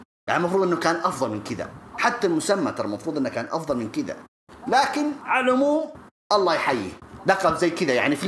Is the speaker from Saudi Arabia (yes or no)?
yes; Saudi Arabia; أنا أبغى أشوف حتى أرتروث عندنا في السعودية